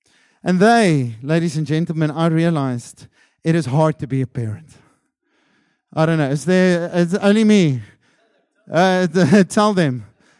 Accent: South Africa; first language Afrikaans; English is a second language; As you can hear, I'm actually Afrikaans.

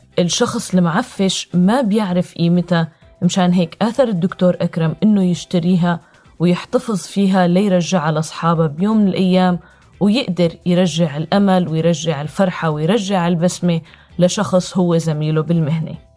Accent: Syria; ومنتمنى كمان إنه كل واحد فينا كسوريين يعمل اللي بيقدر عليه

